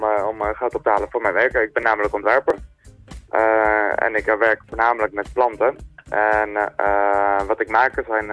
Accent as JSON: {"language": "Dutch", "town": "Amsterdam", "region": "North Holland", "country": "Netherlands", "said": "Ik kom zelf natuurlijk uit Amsterdam."}